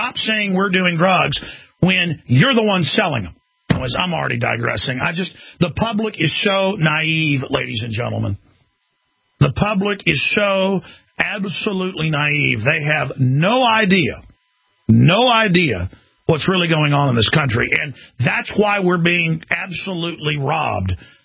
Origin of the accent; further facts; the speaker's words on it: Rockwall, Texas, United States; I was exposing police dealing drugs where I grew up in Rockwall, Texas